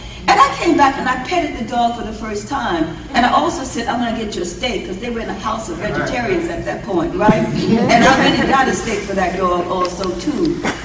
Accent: New York City, New York, United States; I come from New York City, we never had dogs at all. We could barely feed ourselves, much less a dog.

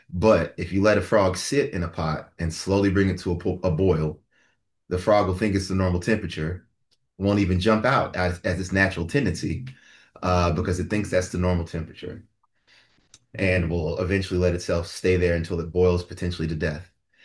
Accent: Virginia, United States; moved away as an adult; also born or lived in Maryland / Georgia / Alabama; now in Los Angeles, United States; So Maryland is my namesake, I'll say. But then I grew up in Virginia, grew up in Georgia, Alabama, family from Mississippi and Louisiana.

